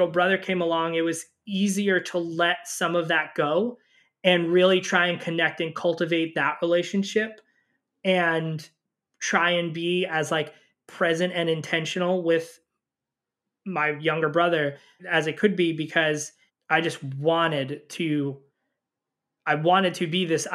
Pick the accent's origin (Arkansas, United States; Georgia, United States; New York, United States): New York, United States; New York City; I grew up in New York City, working middle-class family, very tight-knit Italian family